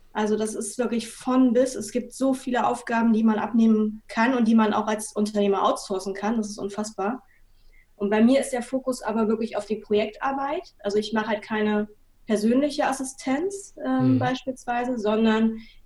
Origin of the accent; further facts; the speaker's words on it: Hamburg area, Germany; ich komme aus der Nähe von Hamburg